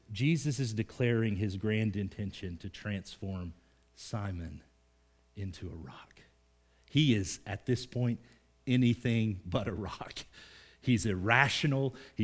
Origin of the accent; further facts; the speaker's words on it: Morris, Oklahoma, United States; Growing up, we had our rivals in our area. I was from Morris, Oklahoma.